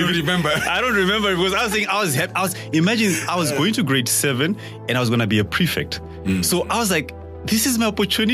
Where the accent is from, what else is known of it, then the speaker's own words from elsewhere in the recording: Zimbabwe; also born or lived in Namibia; So I am originally from Zimbabwe and I studied in Zim, like I did my grade one and grade two there. Then I moved to Namibia in the northern part of the country. So I did my grade three and four.